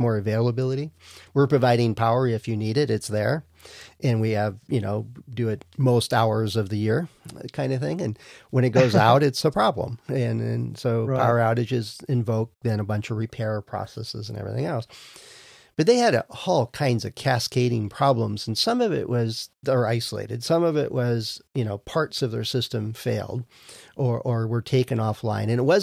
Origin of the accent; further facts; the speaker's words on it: Wisconsin, United States; And I'm from Wisconsin. It was cold.